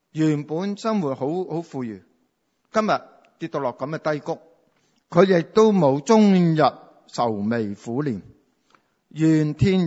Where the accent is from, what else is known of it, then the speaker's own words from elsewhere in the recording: Hong Kong; 正如我哋香港人、中国人有句说话，住洋楼啊